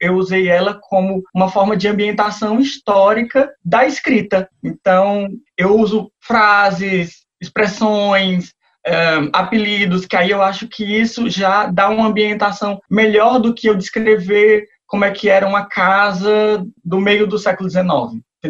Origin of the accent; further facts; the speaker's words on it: Piauí, Brazil; E aí, eu venho do Piauí.